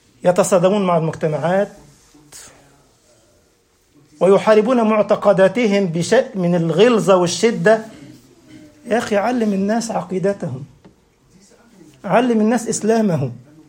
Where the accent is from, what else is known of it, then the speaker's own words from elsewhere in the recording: Egypt; طبعا مؤهلات عليا بياخدوا سنة في الجيش عندنا في مصر